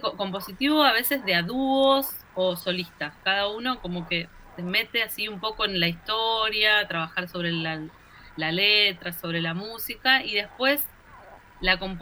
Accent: Santa Fe, Argentina; Santa Fe. Bien. Somos de Santa Fe.

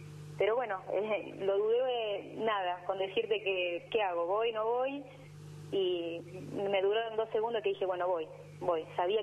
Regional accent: La Rioja, Argentina; now in Bahía Blanca, Argentina; obviamente lo tengo tanto en La Rioja o en otras universidades, mucho más cerca de donde soy yo.

